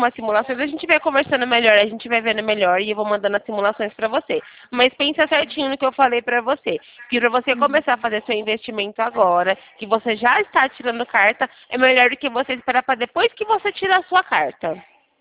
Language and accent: Portuguese; Sumaré, São Paulo, Brazil; Eu sou, na verdade, aqui de Sumaré, interior de São Paulo.